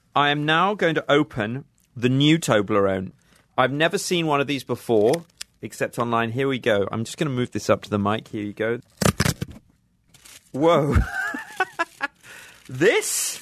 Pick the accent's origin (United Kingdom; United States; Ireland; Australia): United Kingdom; a whole range of products expected to get more expensive in my daily life as a British person.